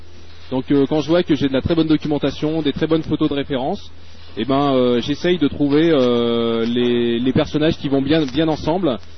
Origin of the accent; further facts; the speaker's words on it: Vichy, Auvergne-Rhône-Alpes, France; Oui, alors … je suis originaire de Vichy.